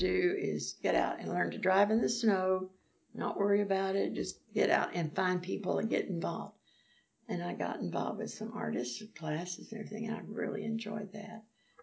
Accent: United States; now in United Kingdom; here I'm an American, and some Americans say, well, we don't have anything to do with that queen.

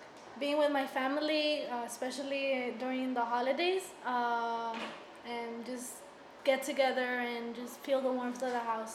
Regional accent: Zacatecas, Mexico; now in San Antonio, United States; I am from San Antonio, Texas, originally from Zacatecas, Mexico.

